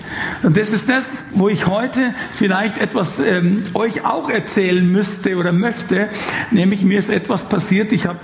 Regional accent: Munich, Bavaria, Germany; Ich sage, ich bin nicht Deutsch, ich bin aus München, okay.

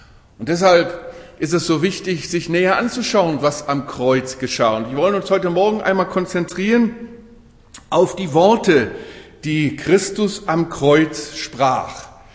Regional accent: Germany; dann würde ich als Deutscher sagen, das muss natürlich aus deutscher Eiche sein

